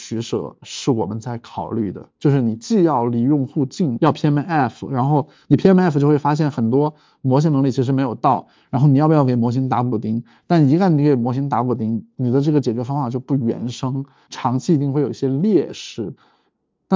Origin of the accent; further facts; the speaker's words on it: Chongqing, China; 然后甚至我们都出生在同一个区啊，就很神奇，因为我们都在重庆念的高中嘛